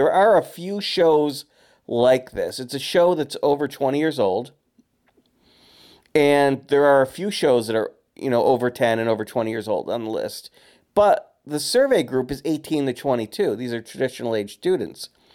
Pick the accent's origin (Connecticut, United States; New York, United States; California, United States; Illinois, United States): New York, United States; Utica; They did one about like my hometown of where I was raised, Utica, New York.